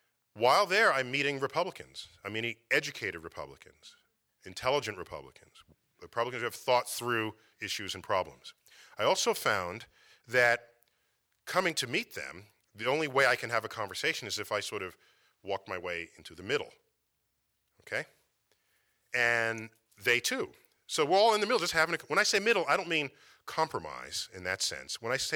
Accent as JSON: {"language": "English", "town": "New York City", "region": "New York", "country": "United States", "tie": "born or raised there", "said": "I grew up in New York City. My parents were active in the civil rights movement."}